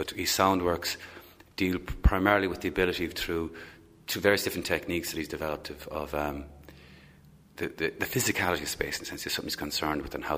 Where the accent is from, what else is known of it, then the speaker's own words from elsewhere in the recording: Munster, Ireland; No, I'm not from Limerick. I'm originally from Clare.